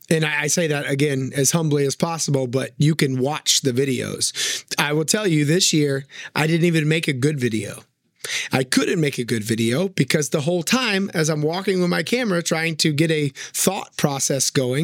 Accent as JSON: {"language": "English", "town": "New Smyrna Beach", "region": "Florida", "country": "United States", "tie": "born or raised there", "said": "I made a video randomly at her nail salon in my hometown of New Smyrna Beach. in 2020, so 4 years before, a tiny little nail salon in a tiny town in Florida"}